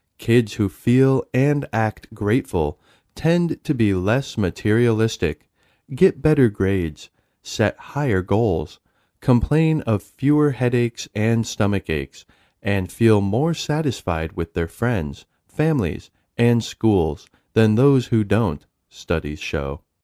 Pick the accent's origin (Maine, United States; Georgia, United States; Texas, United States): Maine, United States; We grew up together in Maine and have said for years that we should have an annual event.